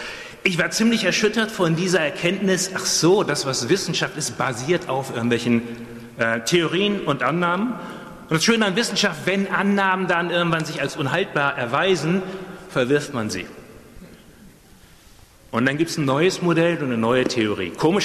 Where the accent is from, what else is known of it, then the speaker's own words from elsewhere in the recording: Germany; Ich bin genau in dem Spannungsfeld aufgewachsen, in den 70er und 80er Jahren war das ein richtig heißes Eisen, weil, wie man sich heute kaum noch vorstellen kann, damals hier in Deutschland